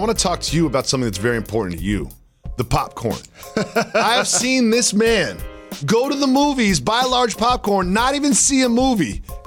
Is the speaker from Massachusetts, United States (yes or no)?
no; Los Angeles, California, United States; I went to UCLA. I grew up in Los Angeles.